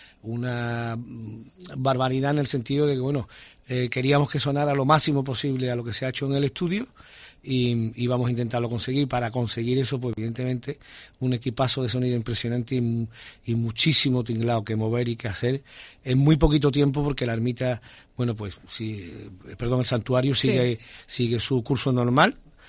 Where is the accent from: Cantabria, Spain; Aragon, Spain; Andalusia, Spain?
Andalusia, Spain; Seville; tú sabes cómo somos los sevillanos